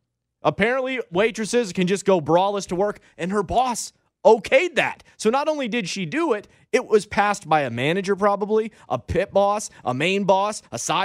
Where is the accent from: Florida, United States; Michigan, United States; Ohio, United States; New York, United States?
Ohio, United States; Cleveland; I'm from Cleveland.